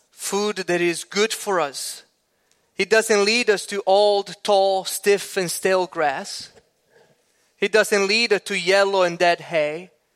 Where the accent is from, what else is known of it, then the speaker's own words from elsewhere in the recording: Sicily, Italy; now in Minnesota, United States; we went to Sicily, my hometown, near Sicily, the region where I was born, and then very close by to my hometown in the south of Sicily. So we are just about pretty close to North Africa.